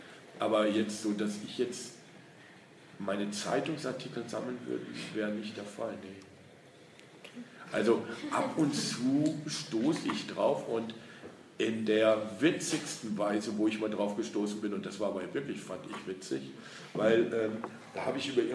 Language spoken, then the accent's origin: German; North Rhine-Westphalia, Germany; ich komme aus Nordrhein-Westfalen und da waren die Engländer stationiert.